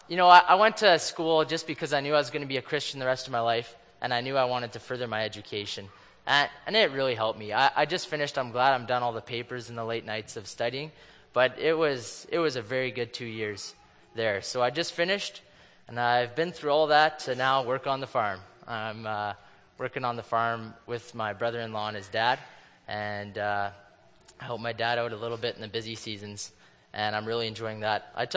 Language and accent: English; Crystal City, Manitoba, Canada; With that said, I'm a bachelor from Crystal City, Manitoba.